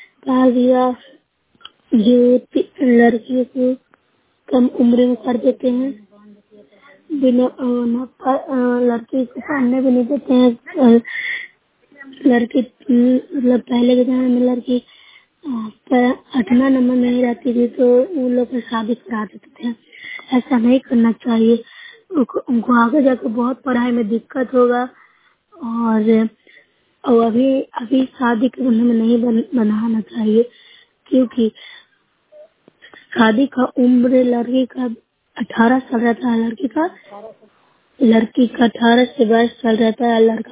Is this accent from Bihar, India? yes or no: yes; Bihar, India; मैं नूसरा प्रखंड से हूँ, जिला नालंदा के रहने निवासी हूँ।